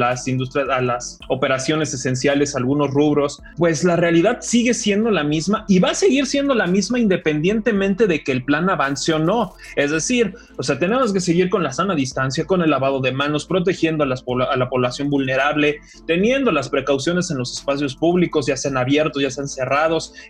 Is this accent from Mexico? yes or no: yes; Mexico; es prácticamente nuestra actividad central los fines de semana como mexicanos.